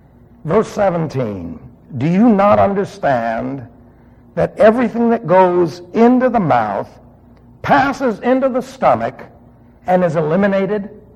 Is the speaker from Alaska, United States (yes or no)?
no; New York City, New York, United States; Remember, I was raised in New York City.